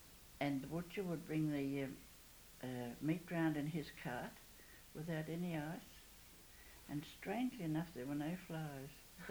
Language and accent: English; Wauchope, New South Wales, Australia; born there; I am an Australian, sixth generation on my mother's side, fifth on my father's